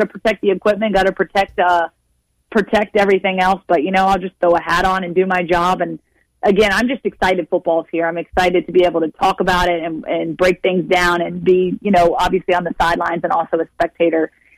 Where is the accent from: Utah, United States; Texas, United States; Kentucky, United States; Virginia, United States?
Virginia, United States; Roanoke; Yep, I am from the 540. I grew up in Roanoke, Virginia. I went to Giles High School.